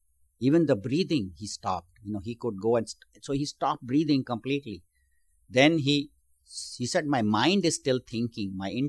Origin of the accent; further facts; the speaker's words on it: India; now in Bakersfield, United States; I entered my mother's womb and then I was born, and then I grew up in India, and then somehow my vastness must have brought me to the United States.